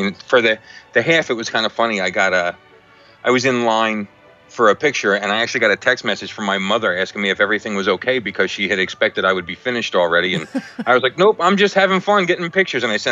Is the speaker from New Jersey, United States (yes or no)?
yes; New Jersey, United States; New Jersey.